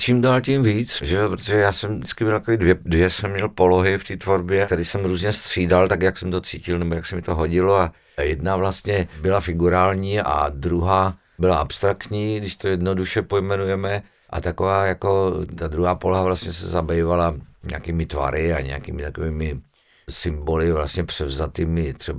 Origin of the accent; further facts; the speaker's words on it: Zlín Region, Czechia; průmka v Hradišti byla jaksi nejblíž tam tomu kraji, odkud pocházím.